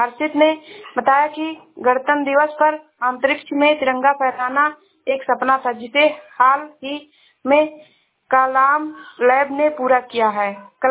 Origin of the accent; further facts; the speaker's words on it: Uttar Pradesh, India; मैं जिला श्रावस्ती से हूँ।